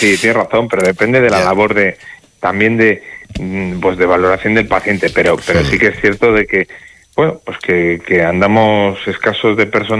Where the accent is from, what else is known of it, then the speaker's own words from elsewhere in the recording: Palencia, Castile and León, Spain; Y luego está por los locos de Palencia y de muchos sitios, pues como es mi caso, que estoy enamorado de mi tierra y que voy a luchar por ella hasta el final.